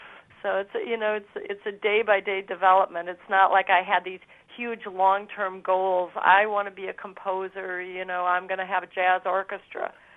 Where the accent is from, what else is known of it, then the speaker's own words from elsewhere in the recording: Windom, Minnesota, United States; now in New York City, United States; Well, I'm from Windom, Minnesota, originally, southwest Minnesota, and I now live in New York City